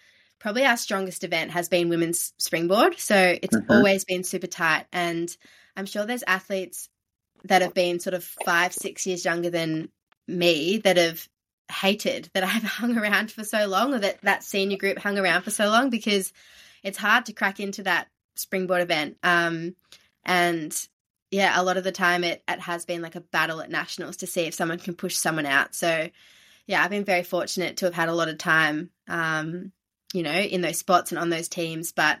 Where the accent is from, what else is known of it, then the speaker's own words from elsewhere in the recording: Melbourne, Victoria, Australia; because Olympic trials of 2016 were in Melbourne, so my hometown.